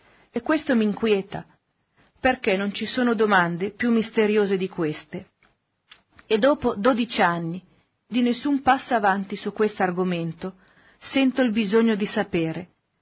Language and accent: Italian; Chiavari, Liguria, Italy; noi siamo liguri, di Chiavari, di Casarza Ligure